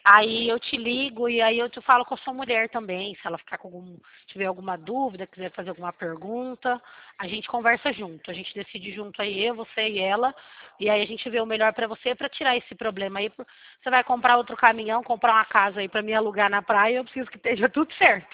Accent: São Paulo, Brazil; now in Mato Grosso do Sul, Brazil; morei em São Paulo. Eu nasci em São Paulo, fui criada em São Paulo e depois a gente veio para cá.

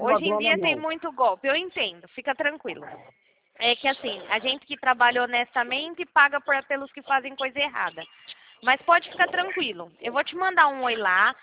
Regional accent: São Carlos, São Paulo, Brazil; Sou de São Carlos, interior de São Paulo.

